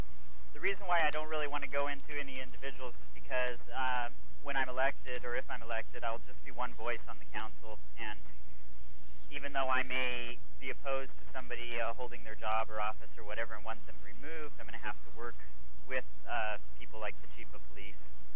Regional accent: Modesto, California, United States; And I grew up in Modesto, and it went over the years. It had quite a growth spurt

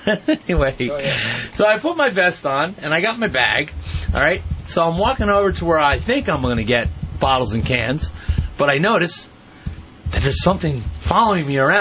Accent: New Jersey, United States; You know, I'm originally from Jersey, and I got slaughtered from the hurricane.

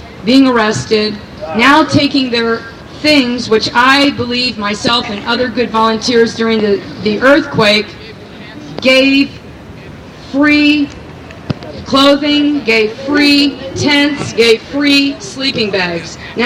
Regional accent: Michigan, United States; now in Santa Cruz, United States; Many of us here are from other places. I'm not even born here. I'm from Michigan.

